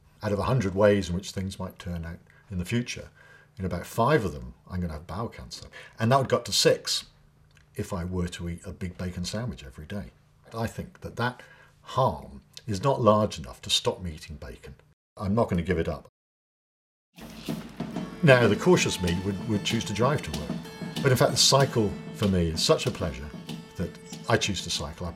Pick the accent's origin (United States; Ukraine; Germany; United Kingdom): United Kingdom; England; Being English, of course, I'm more worried about being embarrassed than dying.